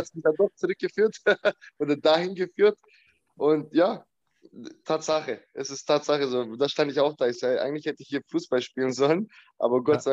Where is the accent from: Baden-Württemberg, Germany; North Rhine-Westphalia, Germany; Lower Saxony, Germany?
Baden-Württemberg, Germany; Calw; born there; Also ich bin 89er Baujahr, bin jetzt 32 Jahre alt, bin in Deutschland geboren, in Calw, im Schwarzwald.